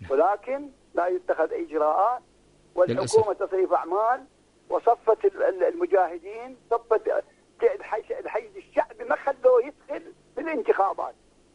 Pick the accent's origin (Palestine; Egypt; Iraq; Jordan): Iraq; Nasiriyah, Dhi Qar; الآن في سجن الحوت عندنا بالناصرية